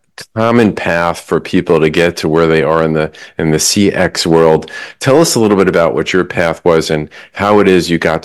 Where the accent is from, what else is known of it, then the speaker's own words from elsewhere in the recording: Delaware, United States; here on the east coast of the US, and I'm from Delaware.